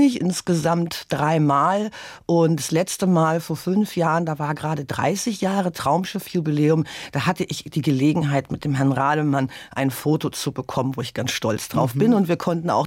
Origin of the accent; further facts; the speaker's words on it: Baltic coast, Germany; Ich bin an der Ostsee aufgewachsen, mich haben Schiffe schon immer fasziniert.